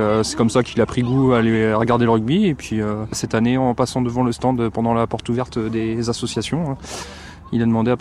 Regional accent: Brittany, France; on vient de Bretagne

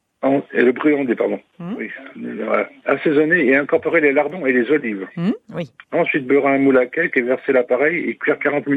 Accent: Besançon, Bourgogne-Franche-Comté, France; Je vais chez moi à Besançon.

